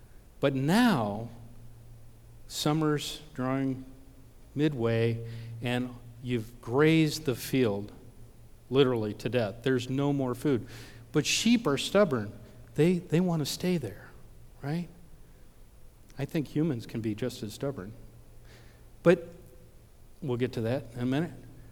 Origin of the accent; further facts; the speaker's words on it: Ohio, United States; I said, yeah, he's my cousin. I'm from Ohio.